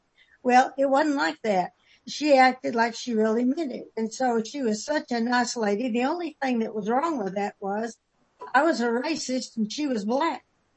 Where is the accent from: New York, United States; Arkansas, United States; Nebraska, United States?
Arkansas, United States; North Little Rock; Actually, I'm from North Little Rock.